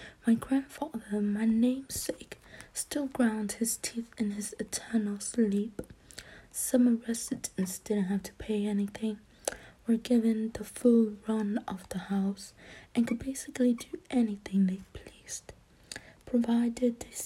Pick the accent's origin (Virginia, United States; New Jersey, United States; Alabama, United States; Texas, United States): Texas, United States; That's not even my accent. I'm from Texas and I don't even speak like that.